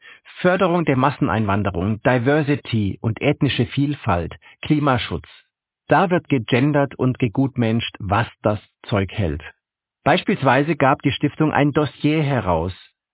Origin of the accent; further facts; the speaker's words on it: Korntal, Baden-Württemberg, Germany; Ich bin in Korntal aufgewachsen, einem Vorort von Stuttgart.